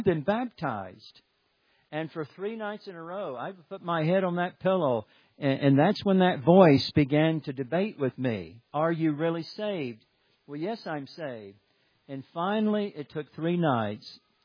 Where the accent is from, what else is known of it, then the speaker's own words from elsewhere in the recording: Alabama, United States; You know, I grew up in North Alabama on a farm, and I was very rebellious, struggled greatly.